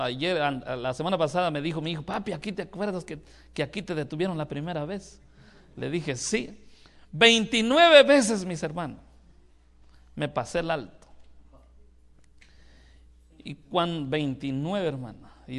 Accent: Chiapas, Mexico; Y entonces vengo de Chiapas

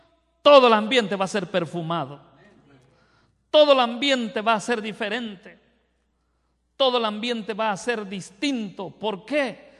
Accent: Chiapas, Mexico; fui pastor en Chiapas 14 años. Soy chiapaneco.

